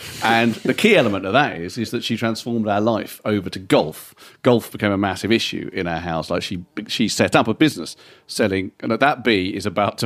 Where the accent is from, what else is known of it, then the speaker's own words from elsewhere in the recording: England, United Kingdom; I'm Jewish. My mum's a refugee from Nazism or whatever. I'm not in any way. My dad's Welsh, but I feel overall English.